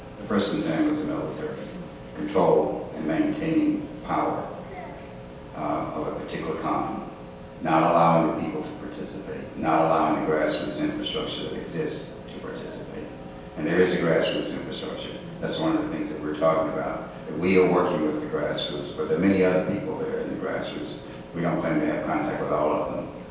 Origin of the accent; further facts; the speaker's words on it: Durham, North Carolina, United States; I am from Durham, North Carolina. That's where I grew up. I'm not Haitian.